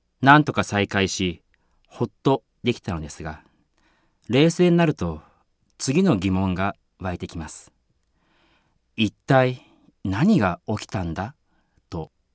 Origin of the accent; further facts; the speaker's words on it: Hitachi, Ibaraki, Japan; 私の地元である日立市は震度6強というとても大きな地震が起こりました。